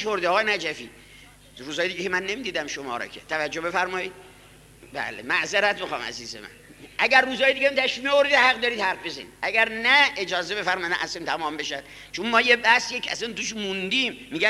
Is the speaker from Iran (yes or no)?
yes; Isfahan, Iran; من هم سپشتم آخون بوده، هم خودم اصفهانیم